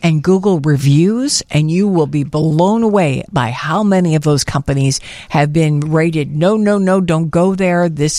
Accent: Southern United States, United States; I might be a redneck, yes. And I think we put it away because we thought, as a Southerner, I was like, I'm not crazy about this.

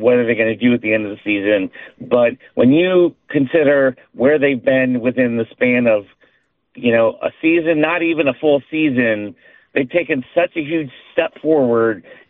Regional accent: Detroit, Michigan, United States; now in Chicago, United States; I am live in Chicago currently now, but I am from Detroit. I am visiting family for the holidays

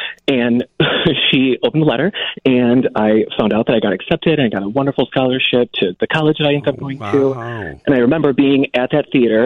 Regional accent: Fraser, Michigan, United States; The Detroit area, greater Detroit. I grew up in Fraser.

